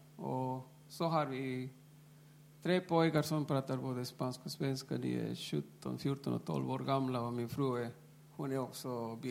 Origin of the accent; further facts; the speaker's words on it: Peru; Swedish is a second language; moved away as an adult; now in Finland; Jag hade studerat media i Peru, i mitt hemland.